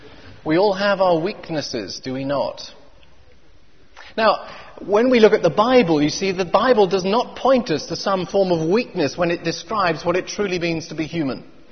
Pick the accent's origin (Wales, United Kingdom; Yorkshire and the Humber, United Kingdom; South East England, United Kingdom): South East England, United Kingdom; Oxford; I grew up in Oxford, and nearby where we lived was a covered shopping centre.